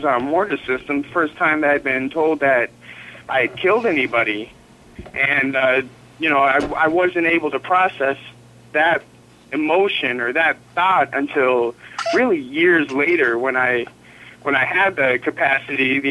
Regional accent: Minnesota, United States; also born or lived in Lubbock, Texas / Dallas, Texas / Southern California; now in Oregon, United States; But I was born on an Air Force base in Lubbock, Texas, and I lived there briefly and grew up in Minnesota and in Dallas, Texas.

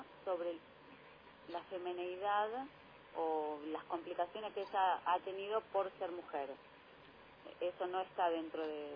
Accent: Argentina; siendo ciudadanos argentinos

